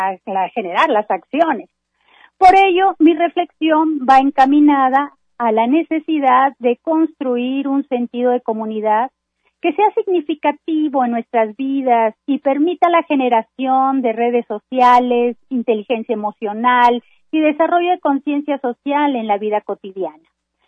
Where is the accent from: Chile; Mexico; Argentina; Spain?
Mexico; nuestras raíces y nuestro patrimonio como mexicanos y mexicanas